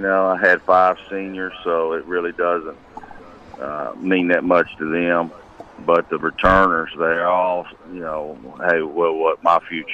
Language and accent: English; Hattiesburg, Mississippi, United States; Being able to stay in Hattiesburg, my hometown, keep up with Southern Miss, and it's just been a great 44 years.